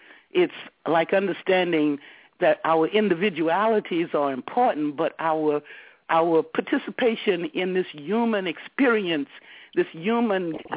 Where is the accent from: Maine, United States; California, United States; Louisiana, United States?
Louisiana, United States; New Orleans; I'm from New Orleans.